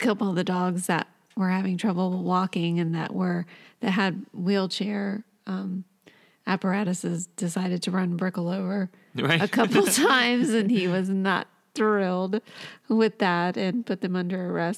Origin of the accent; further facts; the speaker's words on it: the South, United States; Well, growing up in the South, I would say if you don't know what grits are, you need to get some